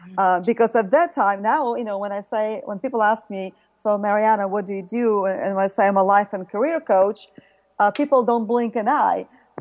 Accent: Ukraine; moved away; I came here in 1979 from Ukraine with my mother

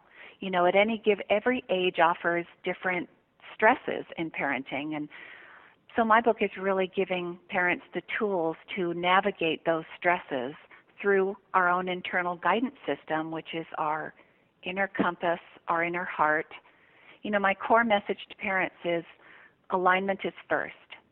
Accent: Seattle, Washington, United States; born there; also born or lived in Santiago, Chile; I was born in Seattle, Washington, and, you know, I spent my formative years, a few of them anyway, in Santiago, Chile.

